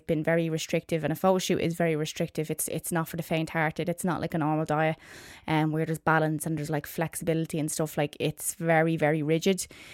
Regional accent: Ireland; as an Irish person and, you know, someone who lives in a country where there's such a lack of sunlight in the winter time

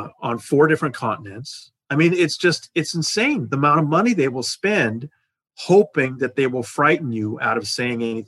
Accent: Los Angeles, California, United States; I know, I'm from Los Angeles. I know how bad the tap water is.

